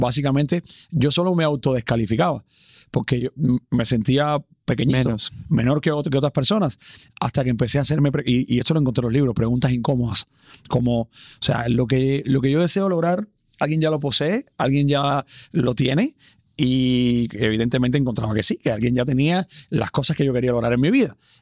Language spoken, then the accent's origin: Spanish; Cuba; soñar tan grande en mi país natal, en Cuba, era algo que era criticado